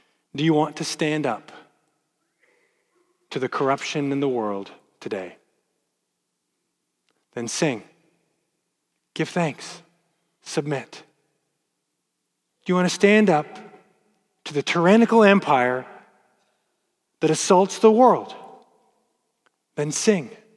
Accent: Texas, United States; Now, I'm just from West Texas, so I don't have a dog in that fight.

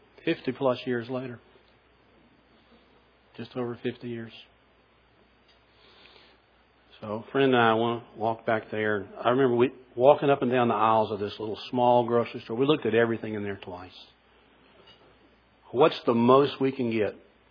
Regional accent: Florala, Alabama, United States; I grew up in Florella, the Florida-Alabama border

